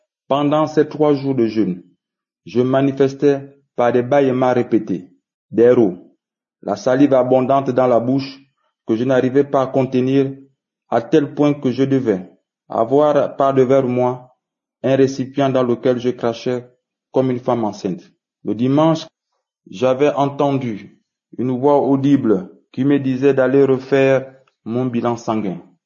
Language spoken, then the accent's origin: French; Gabon; Je suis un Gabonais résident au Gabon.